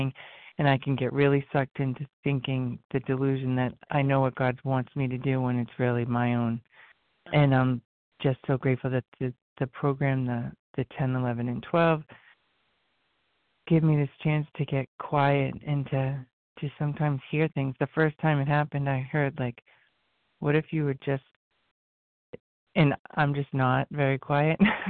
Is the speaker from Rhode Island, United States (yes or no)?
yes; Rhode Island, United States; I'm from Rhode Island.